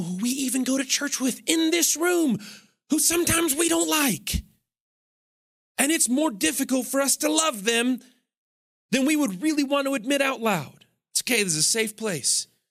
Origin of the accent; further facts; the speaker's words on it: Lubbock, Texas, United States; I grew up in Lubbock, Texas, and there's a famous song that said